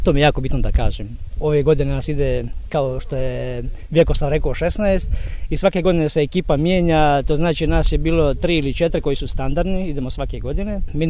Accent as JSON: {"language": "Croatian", "country": "Austria", "said": "ja sam osobno iz Austrije, dođe sam u Uskoplja, radim, živim u Austriji i dođem u Uskoplje"}